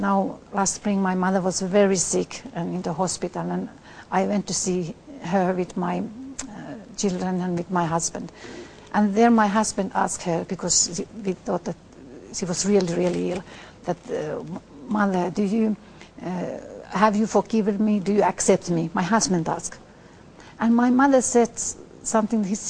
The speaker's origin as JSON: {"language": "English", "country": "Finland", "said": "she asked me, where am I from? Am I Finnish? I said, yes."}